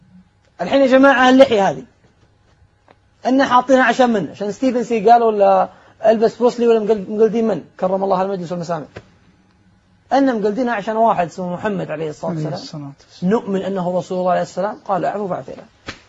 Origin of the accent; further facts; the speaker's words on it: Saudi Arabia; إن عندنا في السعودية يقول نفصل عالي